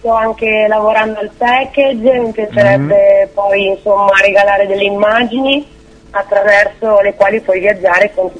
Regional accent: Savona, Liguria, Italy; sono una giovane cantautrice, ho 25 anni, vengo dalla Liguria, la mia città è Savona.

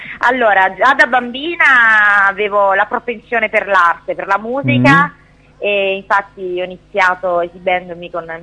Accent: Naples, Campania, Italy; ho girato per tutta la Campania perché sono napoletana. Dopodiché ho seguito l'amore, dopo essermi laureata in pedagogia mi sono dedicata all'arte, ho seguito l'amore, sono andata a Palermo

